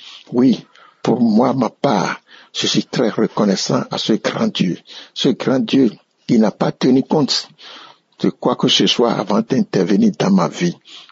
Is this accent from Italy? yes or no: no; Benin; Je suis un Béninois vivant à Cotonou.